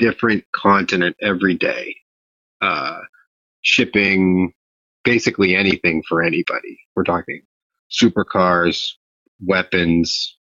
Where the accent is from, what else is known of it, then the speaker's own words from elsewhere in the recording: Donora, Pennsylvania, United States; born there; My background is basically I was born in Denora, Pennsylvania. It's like a small town outside of Pittsburgh.